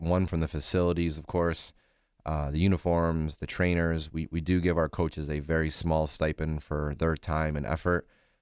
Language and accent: English; New York, United States; So as a young student athlete, growing up in New York, we had the Empire State Games, which played a huge role in my athletic career